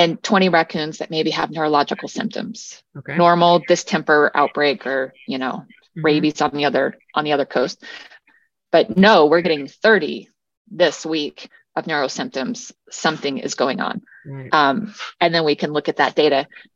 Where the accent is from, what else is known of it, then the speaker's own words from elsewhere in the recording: California, United States; And because we're from California and everyone knew us, this was, like, probably a good pilot